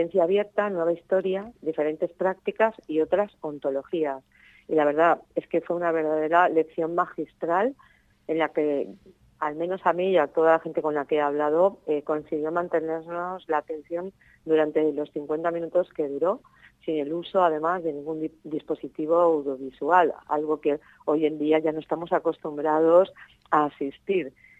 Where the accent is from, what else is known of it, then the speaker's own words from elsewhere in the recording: Elche, Valencian Community, Spain; los que somos de Elche